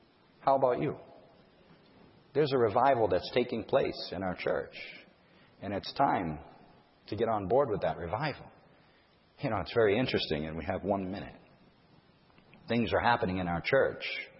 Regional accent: Massachusetts, United States; I'm from Massachusetts. Oh, it's New England.

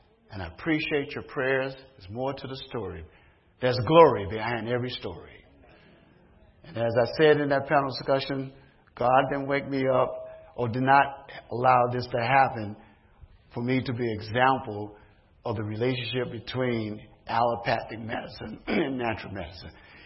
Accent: Chicago, Illinois, United States; when I was growing up in Chicago, we used to get in mud fights.

